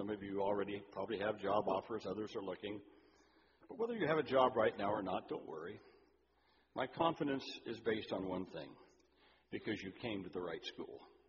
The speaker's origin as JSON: {"language": "English", "town": "Cumming", "region": "Georgia", "country": "United States", "tie": "born or raised there", "said": "Father John Ryan was the pastor at St. John's Church in my hometown of Cumming."}